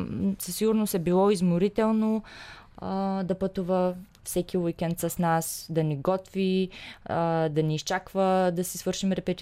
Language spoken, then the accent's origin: Bulgarian; Shumen, Shumen Province, Bulgaria; уроците са в София, а ние сме от Шумен